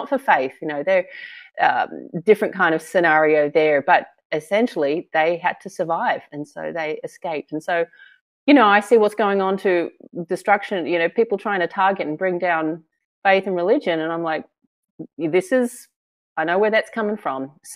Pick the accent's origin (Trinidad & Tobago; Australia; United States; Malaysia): Australia; My accent, you can maybe be able to guess, I'm from originally Australia, and that's where I was born and raised.